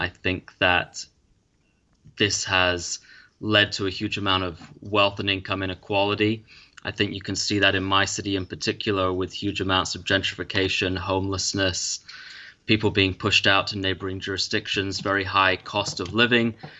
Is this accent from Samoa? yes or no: no; Isle of Man; also born or lived in United States; I spent most of my childhood and adolescence in the Isle of Man. Neither of my parents are Manx. I was born in the United States in 1986.